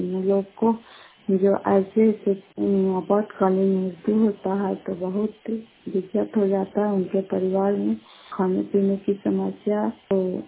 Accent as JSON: {"language": "Hindi", "region": "Bihar", "country": "India", "said": "हम लोग भी नालंदे जिले के हैं"}